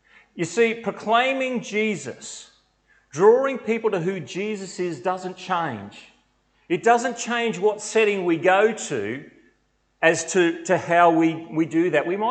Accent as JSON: {"language": "English", "town": "Bundaberg", "region": "Queensland", "country": "Australia", "tie": "born or raised there", "said": "to go to Maryborough in Queensland, about an hour south of where I grew up in Bundaberg."}